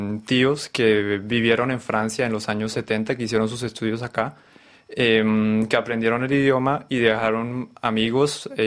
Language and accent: Spanish; Panama; yo crecí en Panamá en una familia colombiana, yendo a Colombia cada año. Crecí en contacto con la cultura y con la sociedad colombiana. Tengo familiares que vinieron de Colombia a vivir a Panamá.